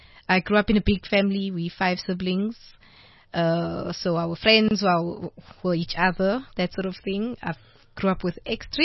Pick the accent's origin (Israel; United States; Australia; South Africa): South Africa; Benoni, Gauteng; still live there. My family still lives in Benoni, my immediate family.